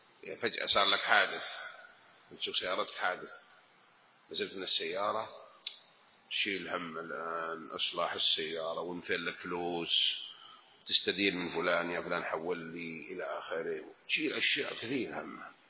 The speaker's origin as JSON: {"language": "Arabic", "region": "Najd", "country": "Saudi Arabia", "said": "لما يسمونه عندنا في نجد حفرة المندل"}